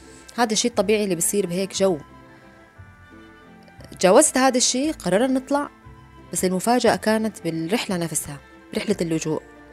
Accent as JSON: {"language": "Arabic", "town": "Daraa", "region": "Daraa Governorate", "country": "Syria", "moved": "yes", "said": "لما طلعنا من سوريا، من درعا بالتحديد، كان وقتها الوضع ببلدي المسافرة متأزم"}